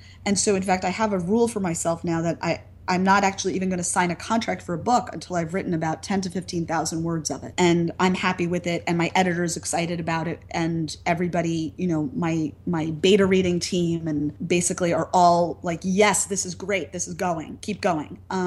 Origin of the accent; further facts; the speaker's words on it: United States; you know, I'm American, so we're baseball players over here.